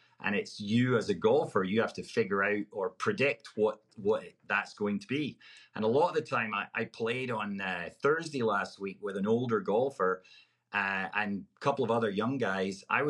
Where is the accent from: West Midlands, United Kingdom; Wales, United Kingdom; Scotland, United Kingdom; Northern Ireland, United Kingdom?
Scotland, United Kingdom; I was just leaning on what I knew as a kid, being born and raised in Scotland.